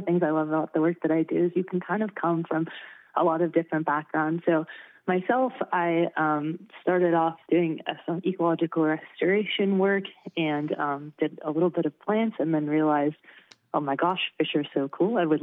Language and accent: English; Somerset, California, United States; I grew up in the Sierra foothills in this very tiny little town called Somerset.